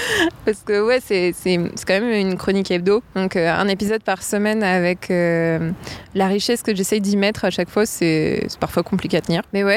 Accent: Paris, Île-de-France, France; Bon, je suis parisienne

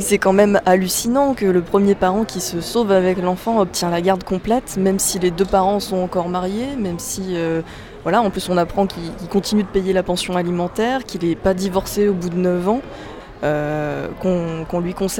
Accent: France; Nous, en tant que Français, en connaissant le droit français

